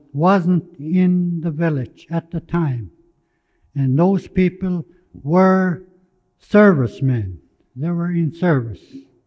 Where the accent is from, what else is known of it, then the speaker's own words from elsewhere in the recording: Tanacross, Alaska, United States; born and raised in Tanner Cross